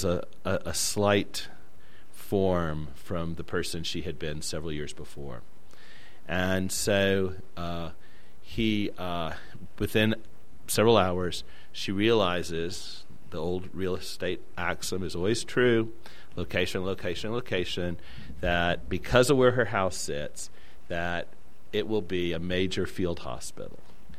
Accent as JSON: {"language": "English", "region": "the South", "country": "United States", "said": "Now, I'm a Southerner, and so I always have to relate everything to the Bible."}